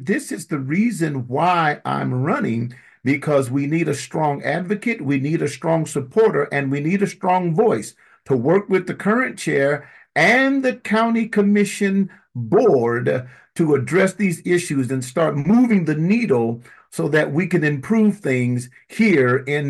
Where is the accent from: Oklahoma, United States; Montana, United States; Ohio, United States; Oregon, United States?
Oregon, United States; Portland; Born and raised in Northeast Portland and have lived in Northeast Portland all of my life.